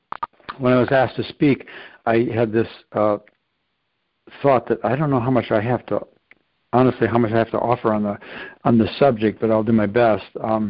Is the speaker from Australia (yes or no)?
no; Midwest, United States; I am from the Midwest, so I kind of hear about those wide open spaces, and I get it, having flown over the country amongst other things. But I did grow up in, you know, in a small town in the Midwest.